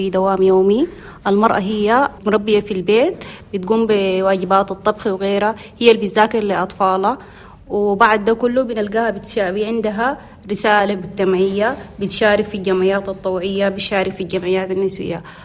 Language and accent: Arabic; Sudan; المرأة عندنا في السودان